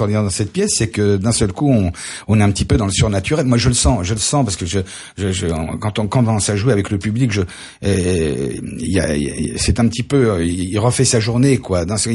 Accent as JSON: {"language": "French", "town": "Marseille", "region": "Provence-Alpes-Côte d'Azur", "country": "France", "said": "Moi, par exemple, je suis de Marseille."}